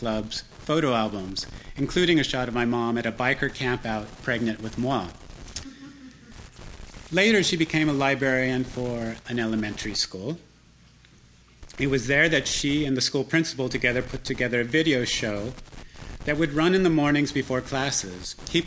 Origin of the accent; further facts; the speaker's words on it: Stockton, California, United States; a second private reading, which was more about my own family and growing up in Stockton in the years after those murders.